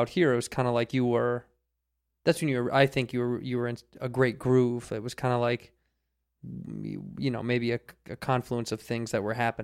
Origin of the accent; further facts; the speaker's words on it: Chicago, Illinois, United States; I grew up in Chicago and then started here.